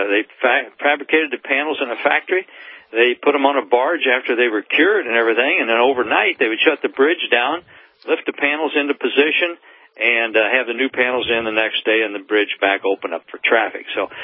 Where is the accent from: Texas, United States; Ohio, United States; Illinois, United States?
Illinois, United States; If you're in freeze-thaw conditions like we are in Illinois, my hometown here, the surface is likely to scale off during the first winter.